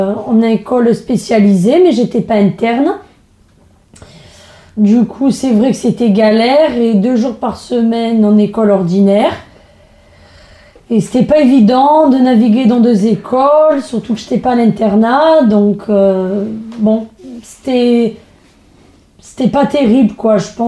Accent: Trèbes, Occitanie, France; also born or lived in Carcassonne / Roubia; je suis née à Carcassonne, mais j'ai vécu à Trèbes, dans un village pas loin de Carcassonne, jusqu'à l'âge de mes 15-16 ans. Et après, j'ai déménagé avec ma mère et mon beau-père à Roubia, dans un petit village.

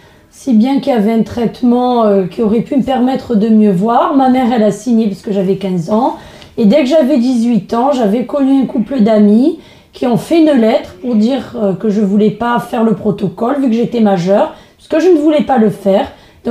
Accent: Trèbes, Occitanie, France; also born or lived in Carcassonne / Roubia; je suis née à Carcassonne, mais j'ai vécu à Trèbes, dans un village pas loin de Carcassonne, jusqu'à l'âge de mes 15-16 ans. Et après, j'ai déménagé avec ma mère et mon beau-père à Roubia, dans un petit village.

